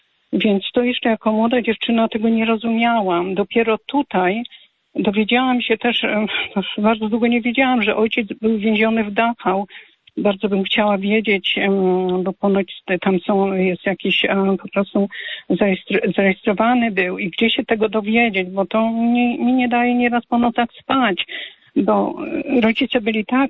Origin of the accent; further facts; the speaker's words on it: Lower Silesian Voivodeship, Poland; born there; Urodziłam się w wielodzietnej rodzinie pod Wrocławiem w Zabłocce.